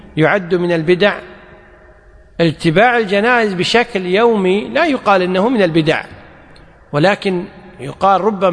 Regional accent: Kuwait; وهو النظام والقانون عندنا في الكويت

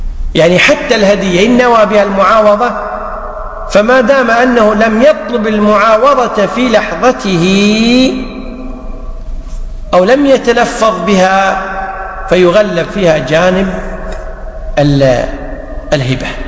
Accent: Kuwait; وحتى عندنا في الكويت يقع

